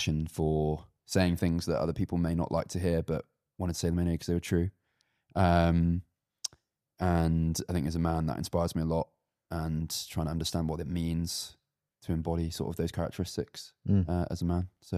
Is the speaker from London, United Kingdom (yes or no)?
no; South West England, United Kingdom; I'm 25 and I'm from the Cotswolds.